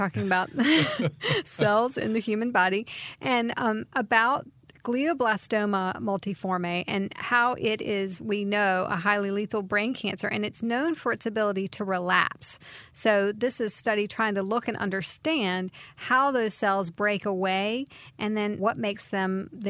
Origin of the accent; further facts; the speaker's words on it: the South, United States; accent: southern; can really turn on my southern accent on that.